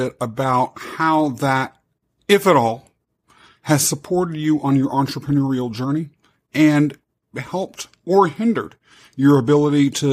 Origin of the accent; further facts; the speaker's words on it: Kansas, United States; I grew up in Kansas, Michael.